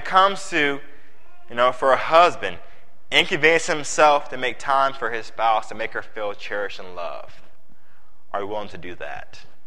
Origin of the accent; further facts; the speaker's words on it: Virginia, United States; moved away as an adult; now in Indianapolis, United States; You know, I grew up in Virginia, was there for all my life. I moved to Indiana in July with my wife to lead the Youth and Family Ministry in Indianapolis.